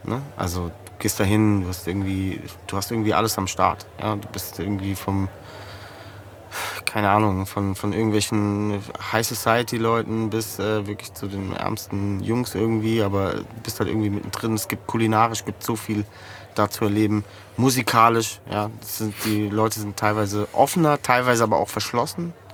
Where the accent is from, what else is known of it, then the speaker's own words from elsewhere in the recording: Hesse, Germany; born there; Ja, im Raum Frankfurt geboren, ja, sagen wir also mal so. Ja, Raum Frankfurt, aber ich bin schon seit 97 in Frankfurt, ja.